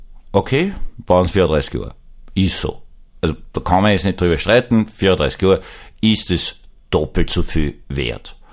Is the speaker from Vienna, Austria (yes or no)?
yes; Vienna, Austria; ich bin ein echter Wiener, also seit 300 Jahren in Wien, seit dem Türkenkrieg des Prinzen Eugen.